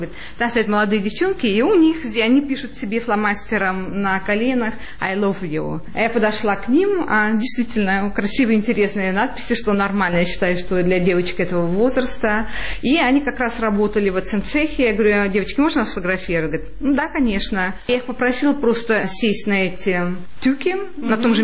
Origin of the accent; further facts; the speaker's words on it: Naberezhnye Chelny, Tatarstan, Russia; А я сама в детстве жила на Набережных Челнах, КамАЗ